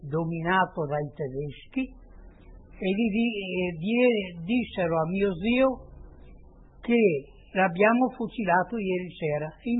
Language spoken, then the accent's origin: Italian; Nogara, Veneto, Italy; born there; sono nato a Nogara il 6 del 5 1915.